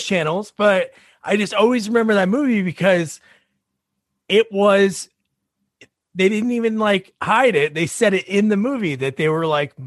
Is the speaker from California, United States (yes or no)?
no; New Jersey, United States; And maybe it's because I'm from New Jersey, he's from New York, maybe that's why we had the connection